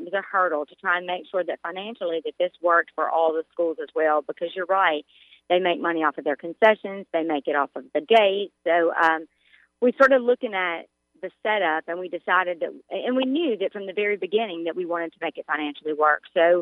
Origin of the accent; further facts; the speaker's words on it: Louisiana, United States; You know, I'm not from this area. I'm from South Louisiana, so I'm a transplant